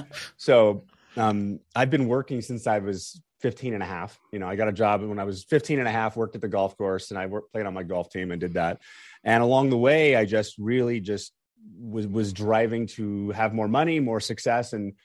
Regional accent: Long Beach, California, United States; also born or lived in Diamond Bar; And we grew up in Long Beach, California. And then in fourth grade, we moved to Diamond Bar.

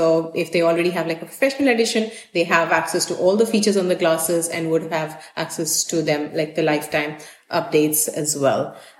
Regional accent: Netherlands; English is a second language; I'm coming from Netherlands, so it's not very unusual to expect this kind of weather.

